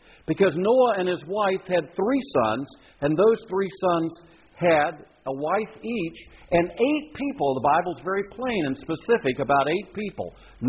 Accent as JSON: {"language": "English", "region": "South Carolina", "country": "United States", "tie": "born or raised there", "lives_now": "Louisiana, United States", "said": "Now, I wasn't raised in Louisiana. I was raised in South Carolina, but I've lived here for 32 years."}